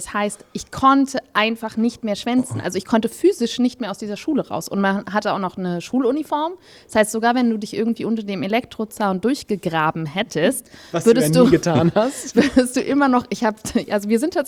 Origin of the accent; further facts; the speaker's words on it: Berlin, Germany; born there; also born or lived in Namibia; Genau, ich bin in Berlin-Wedding geboren. Wer Berlin kennt, weiß, dass das ein im dreckigen Herzen der Hauptstadt ist.